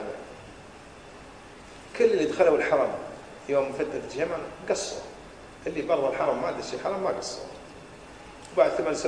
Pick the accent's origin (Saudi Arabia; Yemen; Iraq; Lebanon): Saudi Arabia; Buraydah, Al-Qassim; جابوه عندنا في بريدة.